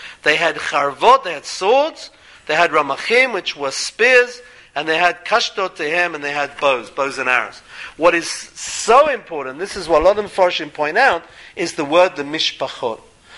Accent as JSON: {"language": "English", "region": "England", "country": "United Kingdom", "accent": "English", "said": "me coming with my English accent"}